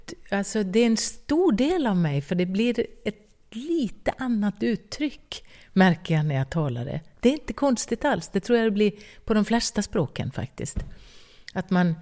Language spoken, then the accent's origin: Swedish; Älvdalen, Dalarna County, Sweden; vi har en spelning hemma i Älvdalen